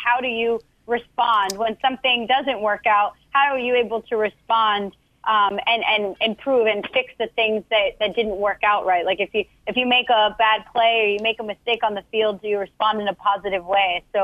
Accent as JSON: {"language": "English", "town": "New York City", "region": "New York", "country": "United States", "said": "I come from New York City and I've had my own experiences with, you know, things that have happened."}